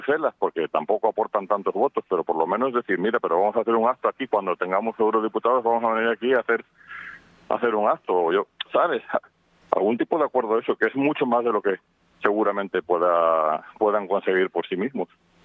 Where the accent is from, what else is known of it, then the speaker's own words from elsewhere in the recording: León, Castile and León, Spain; yo soy de León, tú sabes